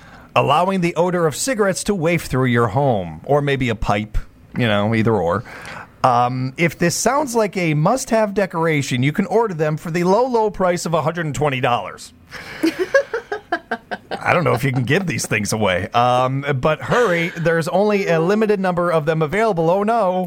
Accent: Chicago, Illinois, United States; I'm a city boy. I'm coming from Chicago.

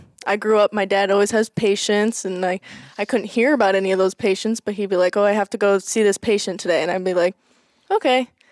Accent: Janesville, Wisconsin, United States; So I am from Janesville, Wisconsin, which is a little small town in the south portion of Wisconsin, south central, I'd say.

